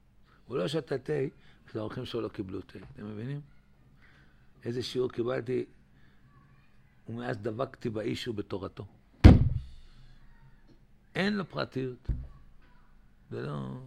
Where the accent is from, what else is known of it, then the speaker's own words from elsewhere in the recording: Tel Aviv, Tel Aviv District, Israel; גדלתי בתל אביב, בשכונת שפירה, איפה שהיום שם כל הסודנים שם. כשאני גרתי שם לפני 40 שנה, יש שם פשע וסמים